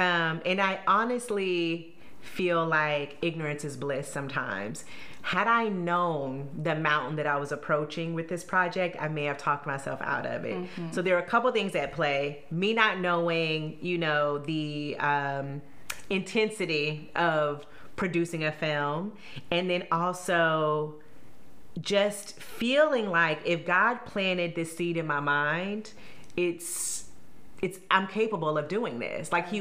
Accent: Indiana, United States; When I think about myself as a little brown girl growing up in Indiana, not seeing women in these powerful positions

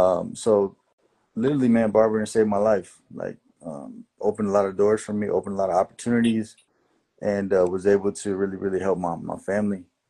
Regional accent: Jacksonville, Florida, United States; also born or lived in Kissimmee / Dalton, Georgia; Yes, I was born in Kissimmee, Florida. Grew up for some time in Dalton, Georgia.

